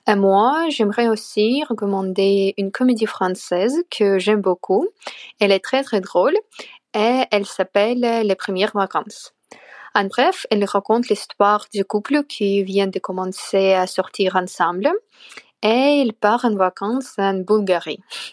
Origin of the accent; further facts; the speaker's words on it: Russia; French is a second language; je suis russe. J'écoute votre podcast depuis un an et ça m'aide beaucoup à progresser en français.